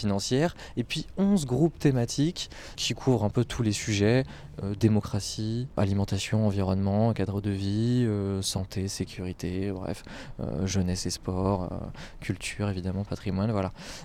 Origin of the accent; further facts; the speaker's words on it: La Ferté-Bernard, Pays de la Loire, France; j'ai grandi à La Ferté-Bernard